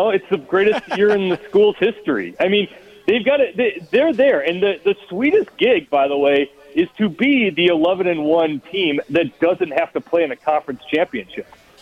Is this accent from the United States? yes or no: yes; Minneapolis, Minnesota, United States; I grew up in Minneapolis, so I know what like 40 below feels like.